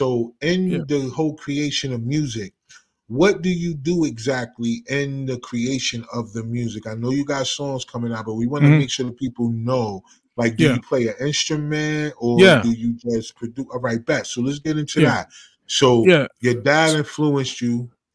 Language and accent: English; East Orange, New Jersey, United States; I'm gonna give a shout out to Jersey, because I'm from East Orange.